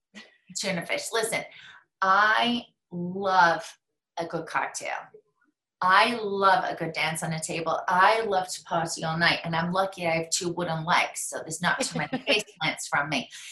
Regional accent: England, United Kingdom; I'm English. It's like ingrained in me.

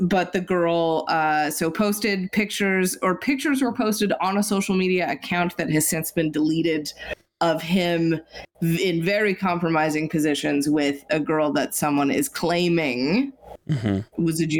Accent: Canada; I feel like we've lived this dance before as Canadian, as Blue Jays and Raptors fans.

